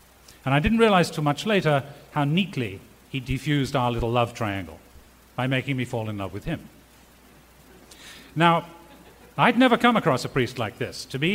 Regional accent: England, United Kingdom; Of course, I didn't know it was second base because I was growing up in England.

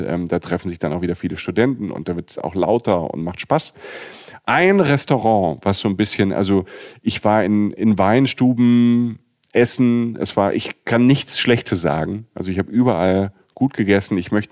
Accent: Rhineland-Palatinate, Germany; ich komme ja aus der Südpfalz, da war man öfter mal

